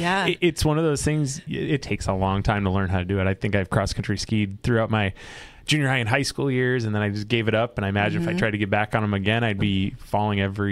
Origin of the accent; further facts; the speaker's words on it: California, United States; I'm from Southern California. Right. I've never seen snow.